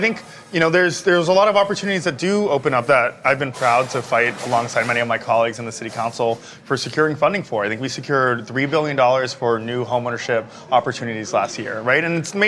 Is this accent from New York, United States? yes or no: yes; New York City, New York, United States; I mean, even when I was growing up in Crown Heights, I grew up in Crown Heights from like 2011 to like 2022. My parents were like, don't go over to Bed-Stuy.